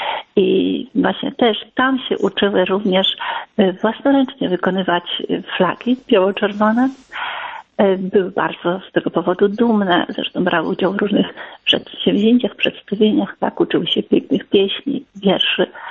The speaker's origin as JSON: {"language": "Polish", "region": "Podlaskie Voivodeship", "country": "Poland", "said": "Pochodzę, tak jak zaznaczyłam, z Podlasia, wywodzę się też z rodziny rolniczej"}